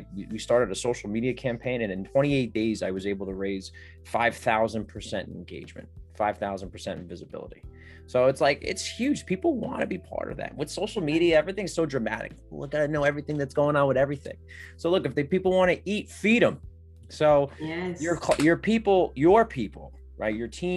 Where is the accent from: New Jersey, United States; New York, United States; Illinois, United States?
New Jersey, United States; I'm from New Jersey. I'm an Italian boy from New Jersey. I've got the gift of gab.